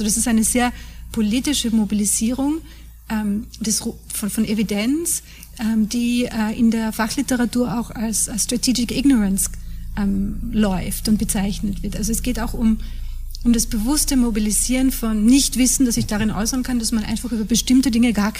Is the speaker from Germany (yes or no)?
no; Austria; Also in meinem Heimatland Österreich